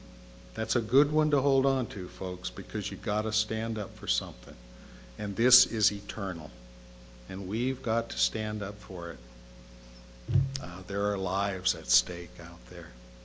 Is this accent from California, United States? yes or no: yes; Oxnard, California, United States; And I grew up in Oxnard, tried to get out of California several times.